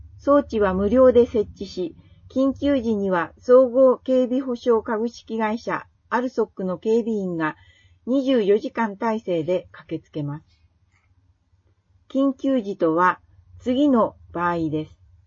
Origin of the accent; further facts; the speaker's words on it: Kawagoe, Saitama, Japan; moved away as an adult; now in Kuriyama, Japan; 出身は埼玉県川越市です。北海道の自然の豊かさに憧れて大学から北海道に来ました。栗山町に住んで2ヶ月が経過しましたが